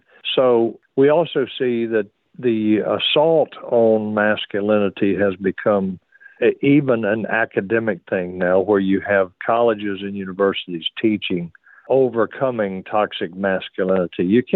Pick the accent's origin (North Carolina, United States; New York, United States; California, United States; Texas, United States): North Carolina, United States; I'm glad to be on, and I'm certainly glad to be on in my home state.